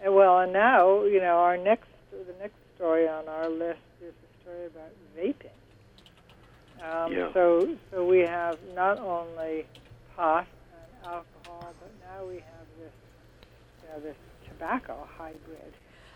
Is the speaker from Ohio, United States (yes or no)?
no; New Haven, Connecticut, United States; Well, when I was growing up in Connecticut, and the drinking age in Connecticut was 21, and New York was 18.